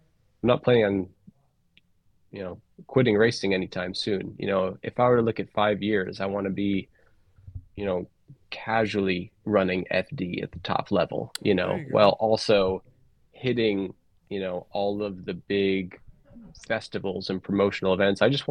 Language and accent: English; Pennsylvania, United States; also born or lived in New Jersey / Connecticut / Florida / Colorado; But I grew up in Pennsylvania, then Connecticut, a little Florida.